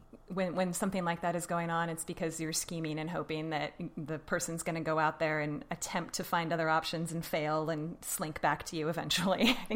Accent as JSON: {"language": "English", "region": "Alaska", "country": "United States", "tie": "born or raised there", "said": "I grew up in Alaska, which was very cold"}